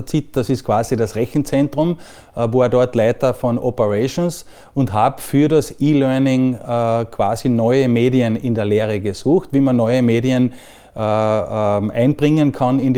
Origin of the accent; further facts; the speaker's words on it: Carinthia, Austria; accent: Carinthian; moved away as an adult; now in Amsterdam, Netherlands; Dass ich Kärntner bin, hört man, glaube ich, ein bisschen. Ich bin in Kärnten aufgewachsen und war 25 Jahre an der Uni Klagenfurt